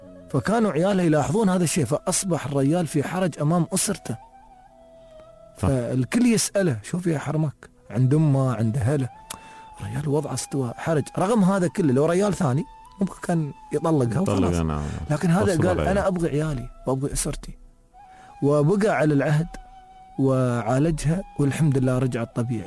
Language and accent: Arabic; United Arab Emirates; ترى تدري العملية التعاطي مرتبطة عندنا في الإمارات بعاداتنا وتقاليدنا